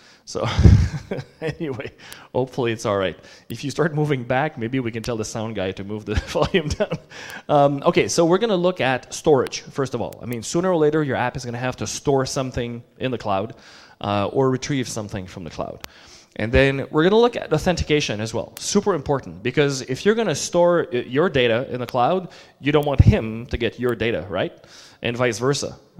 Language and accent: English; Montreal, Quebec, Canada; now in New Jersey, United States; I'm originally from Canada in Montreal, but I live in New Jersey now.